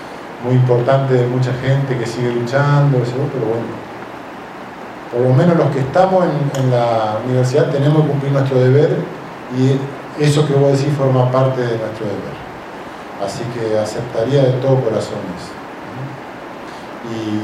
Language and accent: Spanish; Santa Fe, Argentina; yo soy nacido en zona guaranítica, digamos, soy de Chaco santafesino, o sea que no me es ajeno al Paraguay desde que nací, ¿eh? pero tampoco soy paraguayo